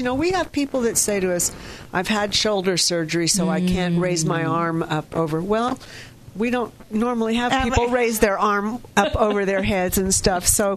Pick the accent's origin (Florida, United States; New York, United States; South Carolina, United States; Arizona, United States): Arizona, United States; Phoenix; moved away as an adult; Phoenix, Arizona.